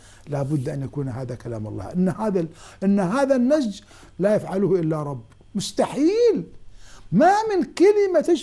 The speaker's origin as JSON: {"language": "Arabic", "country": "Iraq", "said": "الدور أنني أثبتت أننا كعراقيين ونحن عراقيون، نحن شعب واحد"}